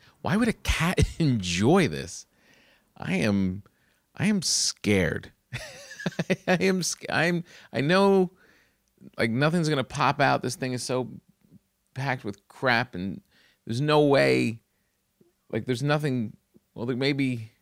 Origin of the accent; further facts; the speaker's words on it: New Jersey, United States; When you grow up in New Jersey, a convertible is like the coolest thing you could have. And I grew up in Jersey, man, and this is a cool thing to have.